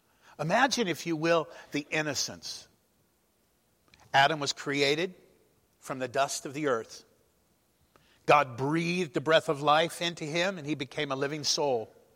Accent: Ireland; Well, I'm just Irish. We love those things, don't we?

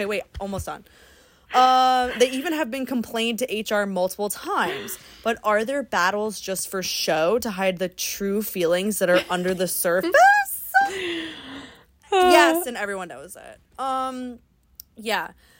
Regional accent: Hawaii, United States; I mean, like, get me out of here. I'm from Hawaii.

